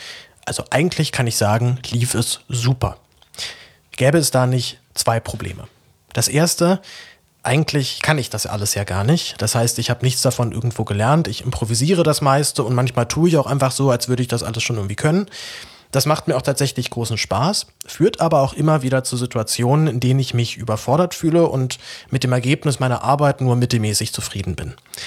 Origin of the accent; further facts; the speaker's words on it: Berlin, Germany; ich bin 27 Jahre alt, geboren und aufgewachsen in Berlin